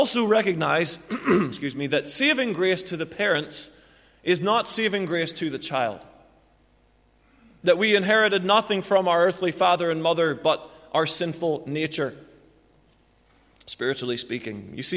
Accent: Northern Ireland, United Kingdom; when we come from Northern Ireland, we come from a very gospel-saturated part of the world

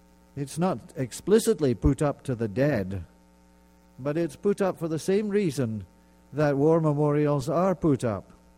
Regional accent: Edinburgh, Scotland, United Kingdom; Now, the land of my birth is filled with such things. In fact, in my hometown in Edinburgh

